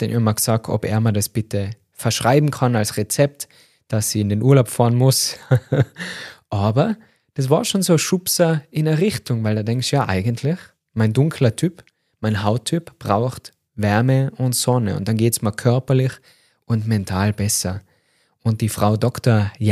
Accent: Tyrol, Austria; Muss jetzt als Tiroler ganz leise flüstern, dass ich Skifahren und Snowboarden nicht so gern mag.

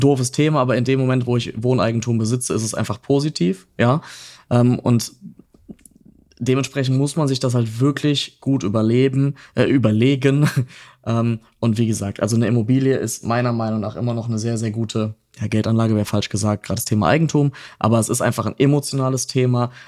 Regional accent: North Rhine-Westphalia, Germany; Köln-Bonn, ne, und ich komme jetzt nicht direkt aus den Städten.

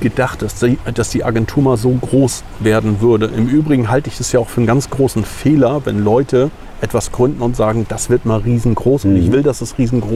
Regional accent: Puttgarden, Schleswig-Holstein, Germany; Ich bin im Nachbarort groß geworden, in Puttgarden, bin auf Fehmarn geboren

